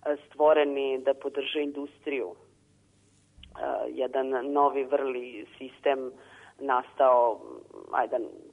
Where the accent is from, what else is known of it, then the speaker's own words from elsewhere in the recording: Belgrade, Serbia; born there; Beograd, odakle sam ja poreklom, ajde kažem, da sam rođena tamo.